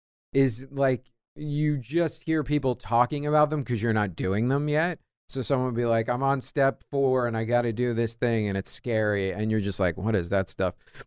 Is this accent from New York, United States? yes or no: yes; New York, United States; I'm Irish. I'm New York guy